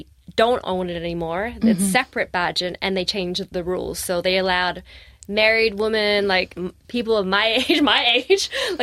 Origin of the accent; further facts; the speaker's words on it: Australia; I'm from Australia. I'm so chill.